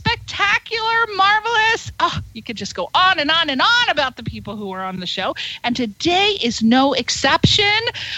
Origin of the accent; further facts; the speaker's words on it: East Coast, United States; I'm from the East Coast.